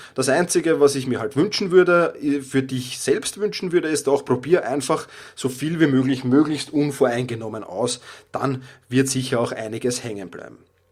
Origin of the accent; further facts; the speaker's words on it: Vienna, Austria; accent: Viennese; ich komme aus Wien, ich habe den Wiener Dialekt manchmal drauf.